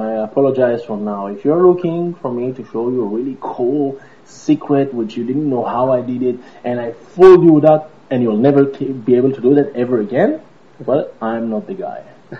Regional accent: Israel; now in United States; You see, I'm here in the United States. I came all the way from Israel.

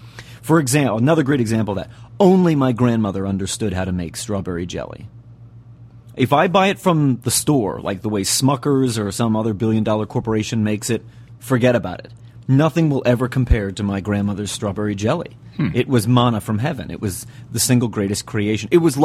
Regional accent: Pennsylvania, United States; we grew up in Berks County. One of the neighboring counties to Berks is Lancaster, and Lebanon as well.

